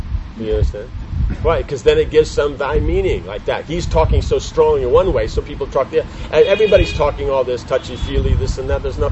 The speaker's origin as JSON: {"language": "English", "country": "United States", "said": "when they find out I'm from America, what's the question they ask?"}